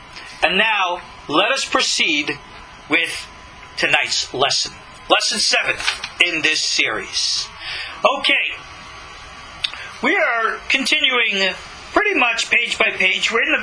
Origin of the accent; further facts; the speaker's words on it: Long Island, New York, United States; born or raised there